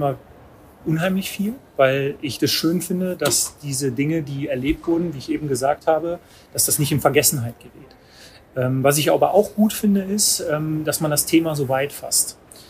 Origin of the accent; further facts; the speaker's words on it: Dorsten, North Rhine-Westphalia, Germany; ich komme aus Dorsten